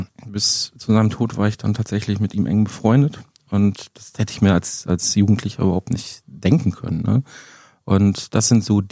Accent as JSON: {"language": "German", "town": "Herten", "region": "North Rhine-Westphalia", "country": "Germany", "also_born_or_lived": "Herne", "said": "ich komme ja ursprünglich aus Herten. Also ich bin in Herne geboren, ich habe bis vor ein paar Jahren in Herten gewohnt."}